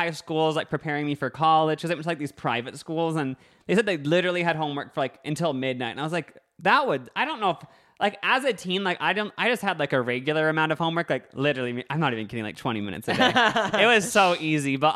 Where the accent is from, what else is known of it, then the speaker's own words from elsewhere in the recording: Nebraska, United States; also born or lived in California; No, I said, no, growing up in Nebraska, I always wore Hollister Beach shirts.